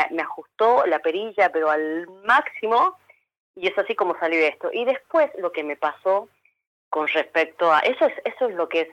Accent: Argentina; Todos los que somos argentinos

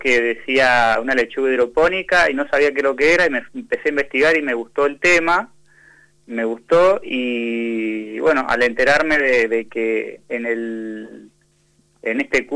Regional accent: Patagonia, Argentina; te comenté que soy de la Patagonia, también estoy en la Patagonia

